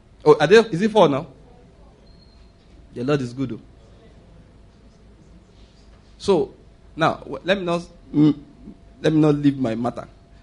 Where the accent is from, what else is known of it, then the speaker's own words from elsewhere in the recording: Nigeria; because I'm a Nigerian, I know what's going on in Nigeria right now.